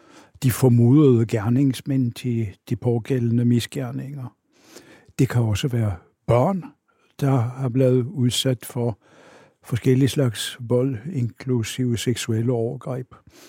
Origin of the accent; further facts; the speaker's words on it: Oslo, Norway; now in Denmark; sagen er den, at jeg er født og vokset op i Oslo.